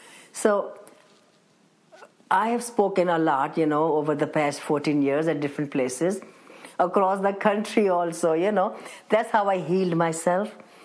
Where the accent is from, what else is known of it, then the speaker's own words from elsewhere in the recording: Pakistan; You know, I was born and raised in Pakistan.